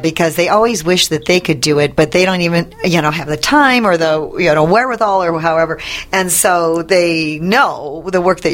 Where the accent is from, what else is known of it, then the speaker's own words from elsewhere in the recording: St. Louis, Missouri, United States; We would actually say to people, they'd say, where are you from? We say St. Louis, and they'd say, oh, is that in Louisiana?